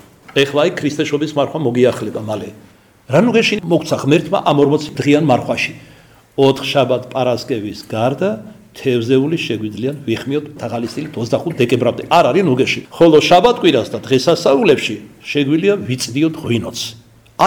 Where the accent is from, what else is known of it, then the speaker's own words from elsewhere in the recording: Kartli, Georgia; ქართლელი ვარ მე, ჩვენ სოფელში ასე ამკობდნენ ამ პირუტყვს.